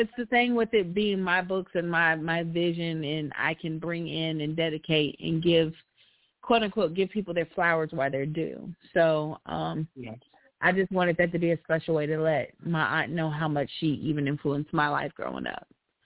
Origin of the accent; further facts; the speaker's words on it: Ohio, United States; now in Alabama, United States; I am actually from Ohio. Yeah, and I live in Alabama.